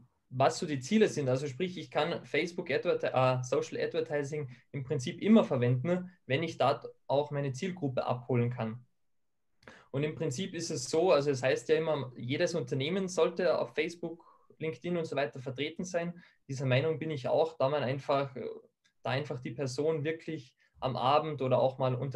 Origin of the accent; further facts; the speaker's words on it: Austria; ich komme aus Österreich und ich bin seit nun mittlerweile gut 2 Jahren bei euch als Dozent mit dabei.